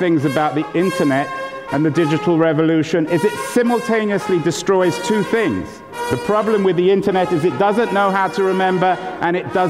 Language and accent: English; California, United States; And I'm from California. I don't always sound as if I'm from California.